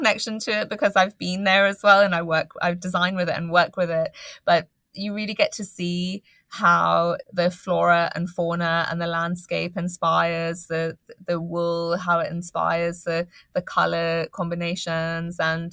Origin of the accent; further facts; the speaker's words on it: Scotland, United Kingdom; I'm Scottish